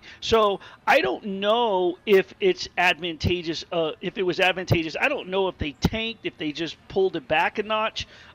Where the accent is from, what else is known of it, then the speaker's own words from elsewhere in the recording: New York, United States; born there; I'm picking against them, considering that I was born in New York. So I've always cheered for the Rangers.